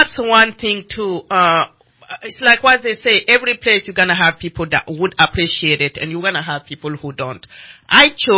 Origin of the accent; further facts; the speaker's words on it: Burkina Faso; Yes, I am from Burkina Faso.